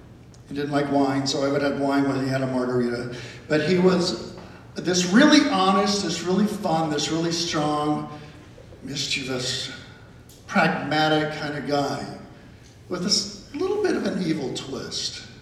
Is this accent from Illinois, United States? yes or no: no; Sebring, Florida, United States; I grew up right in Central Florida, this little town below Orlando called Sebring in Central Florida.